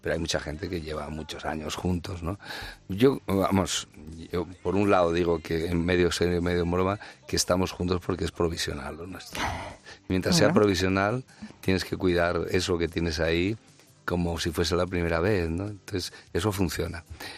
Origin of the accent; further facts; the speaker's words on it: Mieres, Asturias, Spain; siempre por Navidades nos juntamos en mi pueblo, en Mieres.